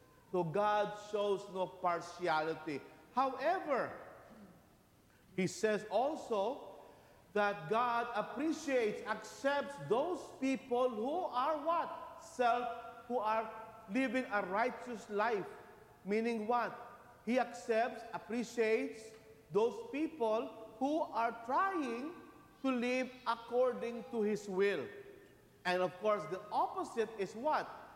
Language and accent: English; Philippines; English is a second language; now in United States; since I'm from the Philippines, should I love the Filipinos more than others?